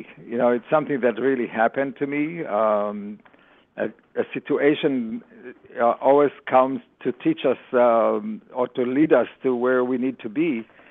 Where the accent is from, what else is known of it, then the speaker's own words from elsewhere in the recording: Israel; English is a second language; I grew up in kibbutz in Israel, and I was very much exposed to nature all my childhood.